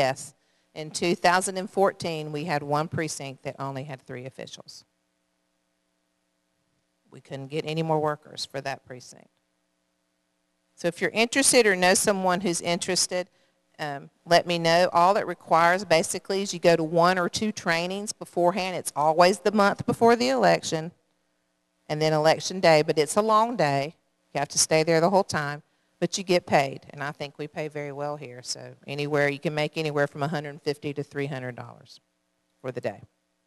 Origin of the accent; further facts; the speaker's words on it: Shelby, North Carolina, United States; I'm from Shelby, North Carolina, where I started in elections in February 2008.